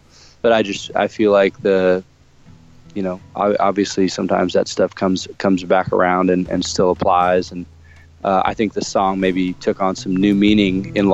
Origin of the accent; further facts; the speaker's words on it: Texas, United States; I grew up outside of Houston. Well, I mean, I moved there when I was seven. I was a military kid, so I moved around a bunch as a kid. But I moved outside of Houston when I was seven.